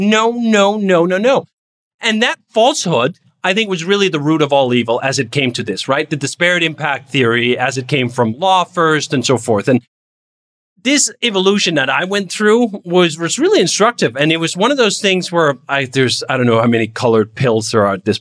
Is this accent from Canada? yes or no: no; Denmark; English is a second language; now in United States; I came from Denmark, a society that has a broad safety net and does a bunch of things to level the playing field however you want.